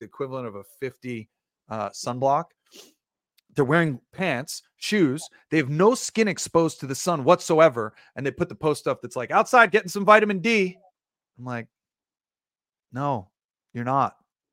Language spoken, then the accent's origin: English; New York, United States; now in Las Vegas, United States; So that means the other 9 months out of the year here in Vegas, and forget about where I grew up in New York and states that are further north